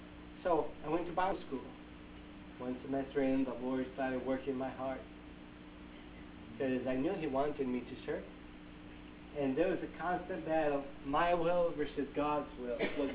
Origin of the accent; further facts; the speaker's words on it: Brazil; Growing up in Brazil, obviously, I grew up there.